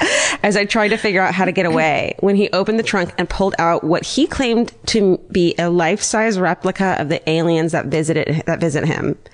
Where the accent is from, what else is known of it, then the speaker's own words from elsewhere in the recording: Salt Lake City, Utah, United States; I'm from Salt Lake City.